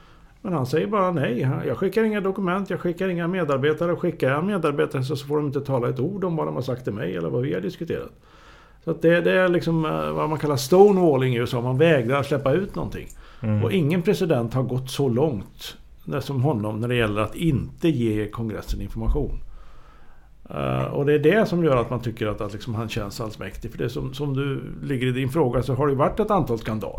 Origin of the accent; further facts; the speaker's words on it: Sweden; jag är svensk trots allt.